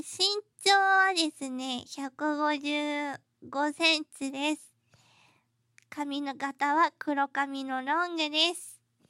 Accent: Kanto, Japan; 出身は関東です。関東の方です。味噌ポテトとかわらじカツとかが美味しいところです。

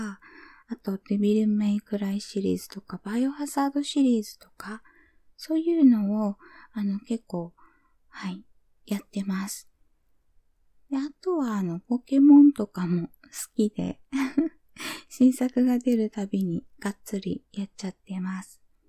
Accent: Fukuoka, Japan; 出身地は福岡で、バリバリの博多っ子でございます。

